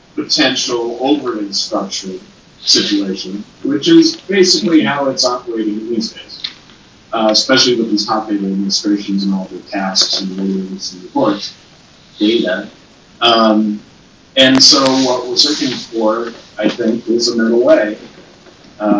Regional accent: United States; I'm American, you are both Canadian, right?

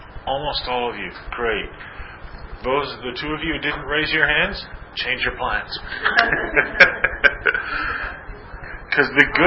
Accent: Canada; Hence, I come from Canada.

